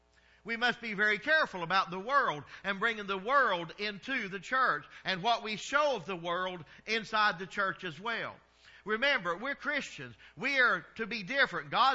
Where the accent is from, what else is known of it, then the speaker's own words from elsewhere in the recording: the South, United States; I'm from the South. And everywhere I go, people say, you're not from here, are you?